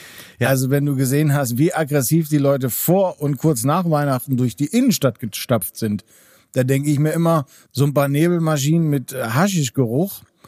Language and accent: German; Netherlands; Was mich natürlich jetzt als Niederländer vor allen Dingen interessiert